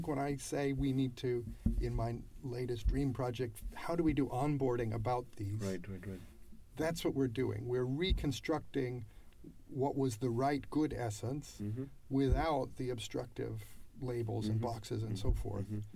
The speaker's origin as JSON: {"language": "English", "country": "United States", "said": "now I'm an American, so I'm speaking about America"}